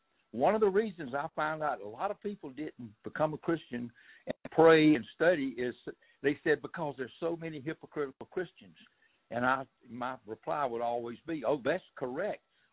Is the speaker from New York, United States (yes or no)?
no; Georgia, United States; we're from South Georgia